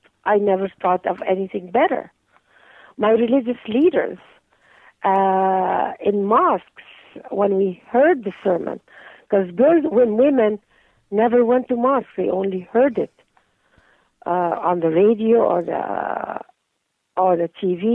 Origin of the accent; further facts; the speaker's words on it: Gaza, Gaza Strip, Palestine; I grew up in Gaza as a child. My memories as a child was in Gaza, in the heart of the Arab-Israeli conflict